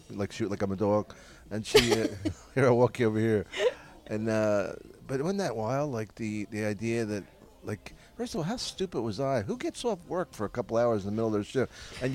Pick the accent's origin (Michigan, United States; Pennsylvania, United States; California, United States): Pennsylvania, United States; Philadelphia; But, you know, I'm from Philly